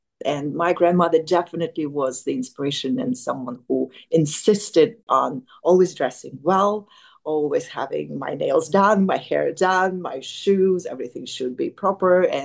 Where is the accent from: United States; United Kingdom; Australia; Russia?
Russia; Moscow; So I grew up in the Soviet Union, which is now called Russia, in Moscow.